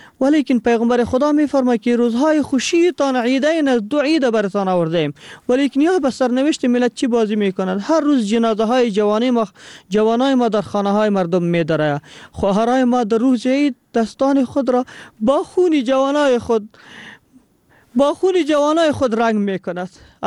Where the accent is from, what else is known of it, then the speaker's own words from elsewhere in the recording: Afghanistan; یک ملت هستیم که از افغانستان هستیم.